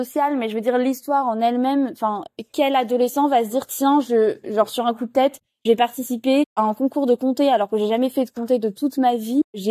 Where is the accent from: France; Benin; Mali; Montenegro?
France; Montélimar, Auvergne-Rhône-Alpes; Parce que je viens de Montélimar, donc j'ai un peu de la campagne, moi aussi.